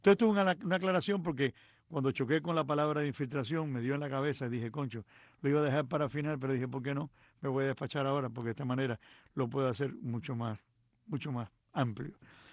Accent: Cuba; now in United States; Ahora mi patria es los Estados Unidos, porque yo vivo aquí, soy ciudadano norteamericano, pero mi patria de nacimiento es la patria cubana. Y como me gusta y yo entiendo y me siento tan cubano en mi pensamiento y mi forma de ser

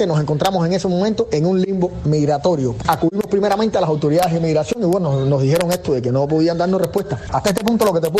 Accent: Cuba; Salí de Cuba el día primero para Perú, para llegar a Nicaragua, para de ahí emprender la travesía, llegar a México

